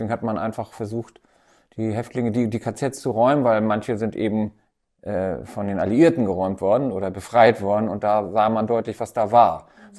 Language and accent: German; Timmendorfer Strand, Schleswig-Holstein, Germany; Aber ich komme ja hier aus der Gegend, aus Timmendorfer Strand, und habe hier auch angefangen